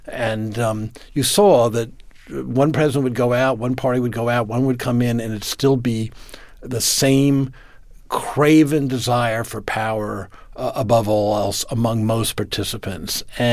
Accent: Washington, District of Columbia, United States; I grew up in Washington, long before obviously I was a journalist or writing about politics

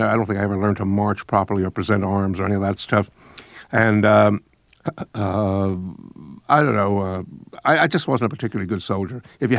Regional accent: New York, United States; I grew up in Brooklyn, and you know, we didn't ignore strength in Brooklyn, but it wasn't. I grew up in a reasonable neighborhood, reasonable middle class neighborhood.

